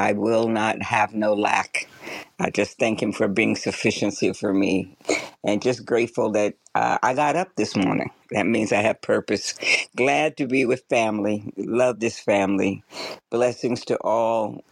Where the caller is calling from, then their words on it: Los Angeles, California, United States; Good morning. I am calling in from Los Angeles, California.